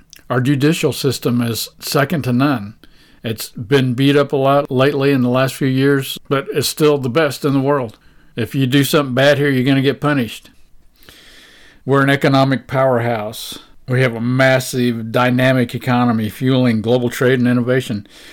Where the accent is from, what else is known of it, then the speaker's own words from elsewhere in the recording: United States; make me glad that I'm an American. We're the freest country on the planet.